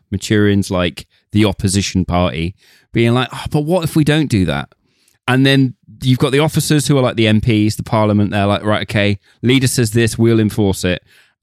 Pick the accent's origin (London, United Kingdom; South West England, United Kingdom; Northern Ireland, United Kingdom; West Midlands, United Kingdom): South West England, United Kingdom; Plymouth; And obviously growing up in Plymouth was a naval town. It built a lot of these boats. It was a major, major boat builder